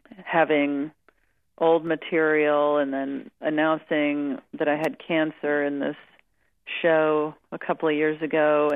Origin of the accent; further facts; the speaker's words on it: Spring, Texas, United States; also born or lived in Jackson, Mississippi / Pass Christian, Mississippi; Yeah, I was born in Jackson, Mississippi, and then we moved down to the Gulf Coast to past Christian, Mississippi. Mm-hmm. And then we moved to Spring, Texas, which is a smaller town outside of Houston.